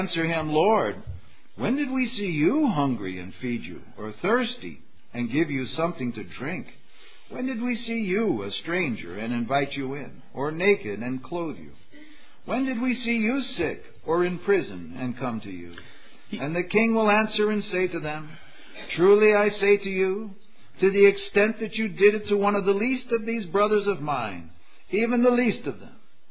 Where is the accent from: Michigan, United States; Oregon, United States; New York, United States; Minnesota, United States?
New York, United States; And you can see, since I come from New York, I'm very different from you.